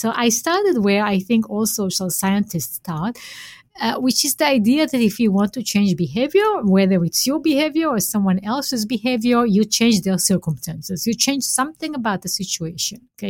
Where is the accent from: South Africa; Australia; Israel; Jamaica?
Israel; growing up in Israel, I had a military service that was required.